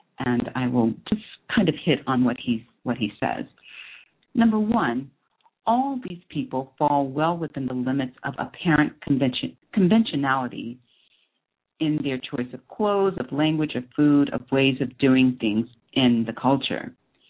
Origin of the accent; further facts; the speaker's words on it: United States; I am definitely American, definitely proud in the sense that it is part of a part of my inheritance, if you will.